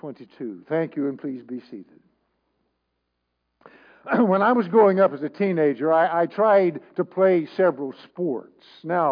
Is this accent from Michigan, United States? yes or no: no; Texas, United States; Now, growing up in Texas, If you could play football as a teen, then nothing else really seemed to matter.